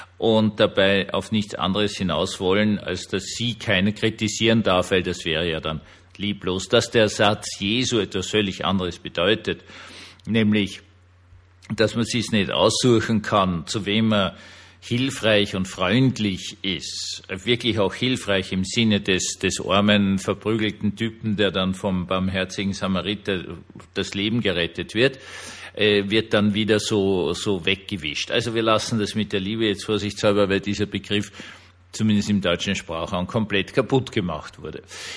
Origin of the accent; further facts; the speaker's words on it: Austria; und ich sage das als Österreicher